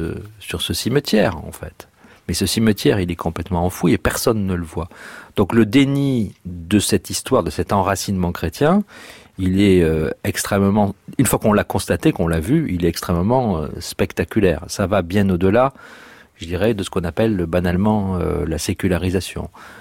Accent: Toulouse, Occitanie, France; Je suis toulousain

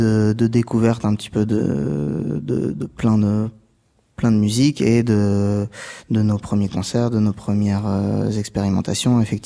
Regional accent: Orléans, Centre-Val de Loire, France; On a grandi à Orléans et autour avec mon frère.

